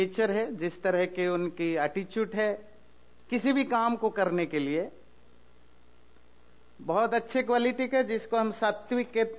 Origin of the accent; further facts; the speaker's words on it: India; moved away; पर जो हम सब भारत से हैं, हमें सबको पता है, ज्यादातर भारत में भी बहुत सारे स्टेट्स में नीक नाम ज्यादा पॉपुलर होता है